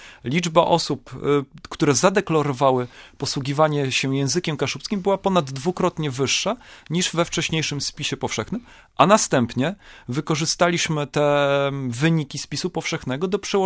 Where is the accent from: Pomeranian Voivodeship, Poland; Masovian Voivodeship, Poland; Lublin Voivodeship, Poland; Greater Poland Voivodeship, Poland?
Pomeranian Voivodeship, Poland; Szymbark; ja pochodzę z Szymbarka, mieszkam w Szymbarku